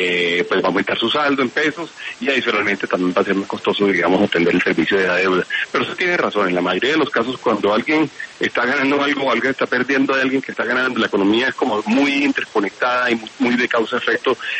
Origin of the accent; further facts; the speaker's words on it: Colombia; Economías como la colombiana son vulnerables a ese tema, son vulnerables porque nosotros somos exportadores de petróleo